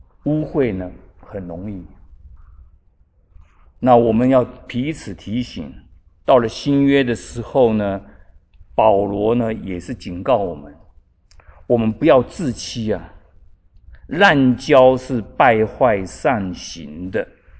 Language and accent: Chinese; China; 也就是我们中国人说的近朱者什么赤嘛，近墨者黑嘛。